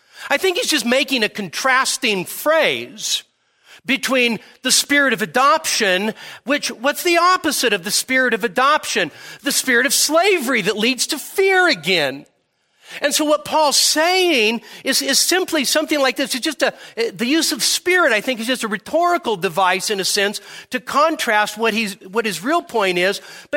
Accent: California, United States; I grew up in the Sacramento Valley. I didn't even know it was hot there. I just grew up there, you know? Play wiffle ball all day in 105 degree weather, you know?

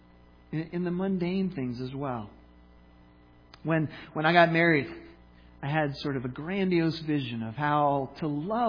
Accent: Pittsburgh, Pennsylvania, United States; we took a trip up to Pittsburgh, my hometown, and we had dinner with some family friends.

